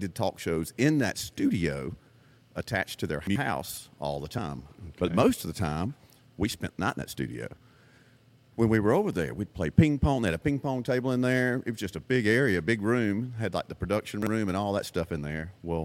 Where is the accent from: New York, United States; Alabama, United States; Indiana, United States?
Alabama, United States; Opp; so growing up in Op, Alabama